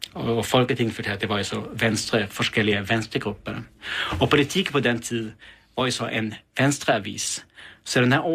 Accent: Sweden; accent: Swedish; Danish is a second language; Jag prövar så att läsa med min svenska accent så den första setningen

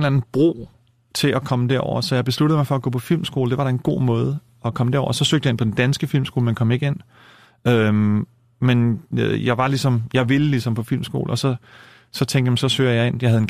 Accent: Copenhagen, Capital Region of Denmark, Denmark; jeg er født og opvokset i København, og gik i skole i København og på gymnasiet i København, og så senere tog jeg et kortvarigt toårigt ophold på kostskole i Wales, og kom tilbage

